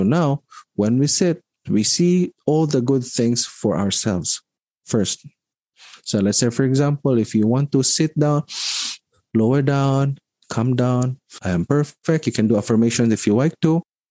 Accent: Philippines; born there; why I was born in the Philippines and not other places?

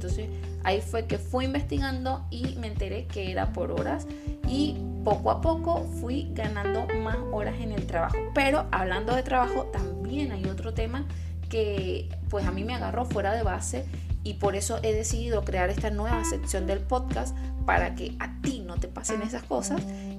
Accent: Venezuela; now in Germany; yo soy venezolana, pero aparte he vivido en otros países en Latinoamérica

